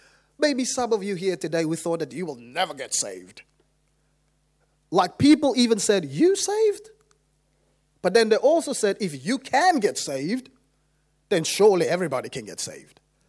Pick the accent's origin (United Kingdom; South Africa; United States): South Africa; Cape Town, Western Cape; I remember growing up in Cape Town, that every Friday, it's always chaotic in Cape Town.